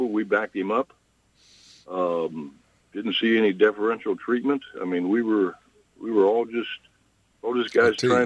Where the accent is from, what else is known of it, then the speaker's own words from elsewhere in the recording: St. Louis, Missouri, United States; I'm from St. Louis, and at that time, I didn't give a damn what color somebody was if they could play ball.